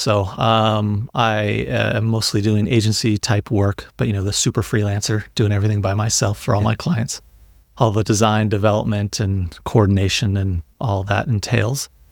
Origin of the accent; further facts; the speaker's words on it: United States; let me reevaluate this thing as an American